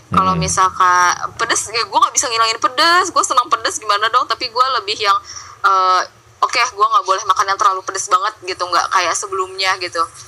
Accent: Medan, North Sumatra, Indonesia; Apalagi kan gue kan dari Medan ya, rata-rata masakannya pedas-pedas gitu.

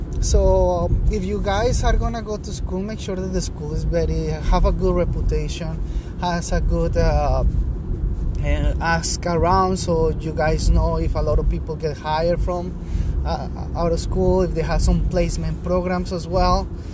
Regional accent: Colombia; English is a second language; I was like, I came from Colombia, and I wanted to change careers and do something different.

